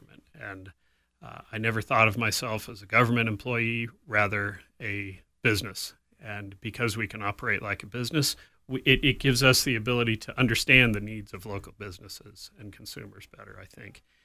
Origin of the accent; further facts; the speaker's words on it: Colorado Springs, Colorado, United States; Yeah, I grew up here in Colorado Springs, and I ended up going to the University of Wyoming for structural engineering